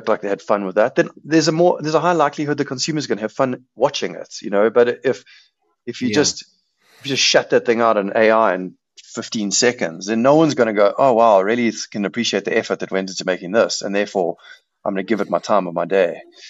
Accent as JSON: {"language": "English", "town": "Durban", "region": "KwaZulu-Natal", "country": "South Africa", "accent": "Durban", "said": "I think it's my Durban accent coming through, Mike."}